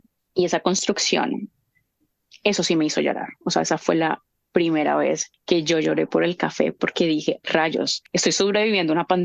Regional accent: Colombia; Como colombiana, todo el mundo me dice, como que, ¿cómo así

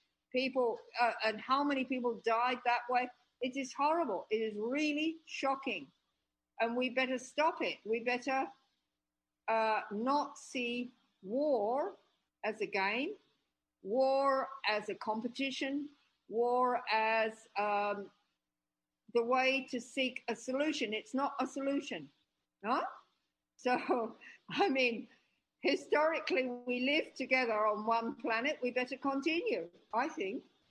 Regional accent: Australia; moved away; I lived here 33 years, yes? Mm-hmm. And yeah, sure, I have Western relatives. I come from Australia. I have an Australian passport.

